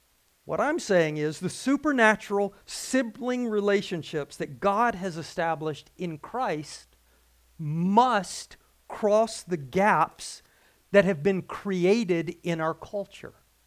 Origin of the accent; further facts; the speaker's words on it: the South, United States; I've mentioned the fact that I came from the South. I grew up in a tradition, Southern Baptist tradition down South, where men called each other brother all the time.